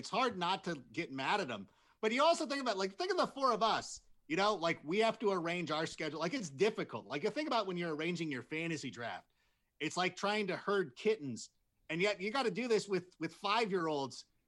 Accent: California, United States; also born or lived in Corona; Well, I grew up in Southern California. Yeah. Like an idiot. I felt that I knew enough Spanish from my Spanish speaking friends. I lived in Corona.

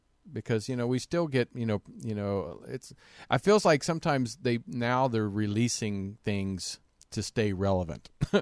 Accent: Kansas, United States; I always tell people when I was a kid, in my hometown in Kansas, that people we actually had a party line

